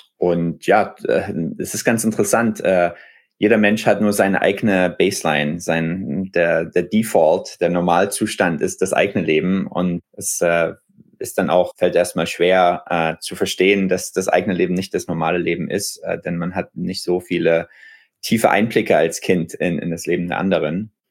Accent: Dresden, Saxony, Germany; accent: Saxon

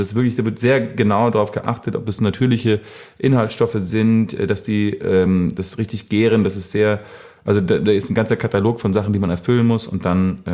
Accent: Bad Laasphe, North Rhine-Westphalia, Germany; Ich habe ein Bier aus meiner Heimat mitgebracht. Und zwar aus dem kleinen, feinen Ort Bad Larswe, wo ich aufgewachsen bin.

